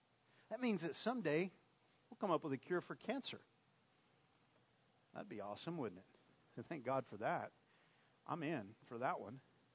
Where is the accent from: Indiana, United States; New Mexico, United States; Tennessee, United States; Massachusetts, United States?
New Mexico, United States; Roswell; I am from Roswell and all.